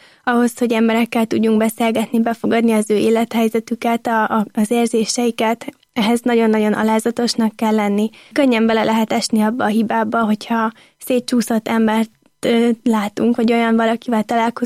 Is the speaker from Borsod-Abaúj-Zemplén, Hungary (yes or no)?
yes; Miskolc, Borsod-Abaúj-Zemplén, Hungary; also born or lived in Budapest; A szüleimmel Budapestről költöztünk Miskolcra, amikor én voltam még csak másfél éves, és most nem olyan régen visszaköltöztünk Budapest mellé, és most, hogy 23 éves leszek újra, itt vagyok a szülővárosomban.